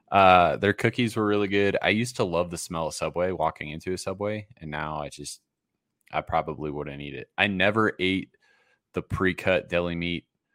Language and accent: English; Massachusetts, United States; Growing up in Massachusetts, going to school in Rhode Island, living the first 22 years of my life in that part of the country